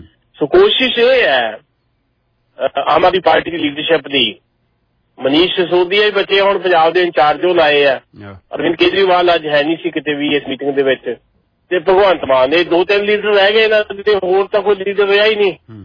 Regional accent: Punjab, India; ਆਪਣੇ ਹਲਕੇ ਚ ਸਾਡਾ ਬੰਗਾ ਹਲਕਾ ਪੈਂਦਾ ਸੀ, ਅੱਜ ਕੱਲ ਸਾਡੇ ਪਿੰਡ ਨੂੰ ਫਲੋਰ ਨਾਲ ਜੋੜਤਾ।

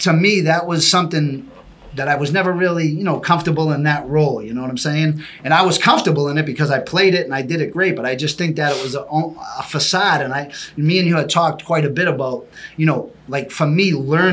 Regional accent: Boston, Massachusetts, United States; when I grew up in East Boston, I was kind of living an antisocial lifestyle.

